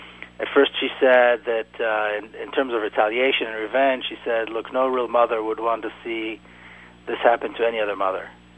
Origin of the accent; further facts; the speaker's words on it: Jerusalem, Jerusalem District, Israel; Now, I was born and raised in Jerusalem.